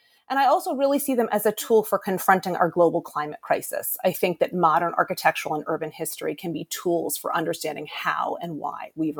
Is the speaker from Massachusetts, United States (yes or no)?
yes; Boston, Massachusetts, United States; Well, I'm from Boston originally, and in the late 1990s and early 2000s, I was working at an architecture firm in downtown Boston.